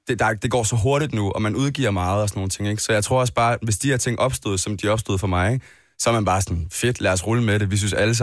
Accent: Odense, Region of Southern Denmark, Denmark; Det er også en, hvor jeg kommer fra, Odense ting.

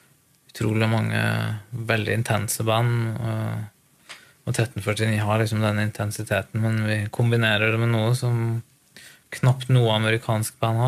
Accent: Lillehammer, Innlandet, Norway; Lillehammer er jo liksom stedet hvor jeg vokste opp, eller si jeg er fra Gudbrandsdalen, sant? Så jeg gikk på skole der og tilbrakte veldig mye ungdomstiden min der og begynte å spille i band første gangen der ute.

